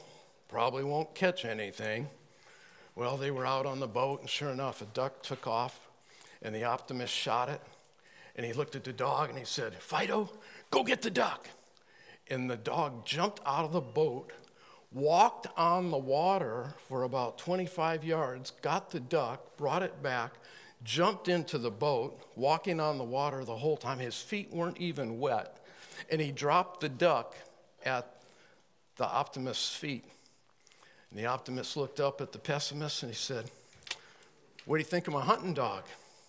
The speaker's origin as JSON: {"language": "English", "region": "Midwest", "country": "United States", "said": "I'm from the Midwest."}